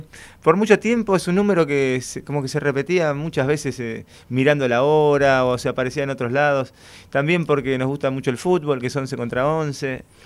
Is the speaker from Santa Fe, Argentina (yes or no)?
no; Buenos Aires, Argentina; now in Los Angeles, United States; nosotros vivimos en Los Ángeles hace 12 años. Nos formamos en Buenos Aires, somos todos de Buenos Aires